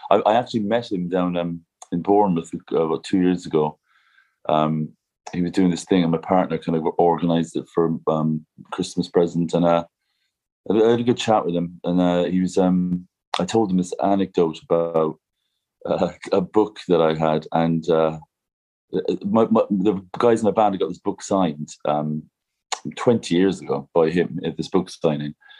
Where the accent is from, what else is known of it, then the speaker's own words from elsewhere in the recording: Cork, Munster, Ireland; No, well, I don't know if you know, but I'm from Cork. I'm actually starting to look a bit like the other famous person from Cork, Roy Keane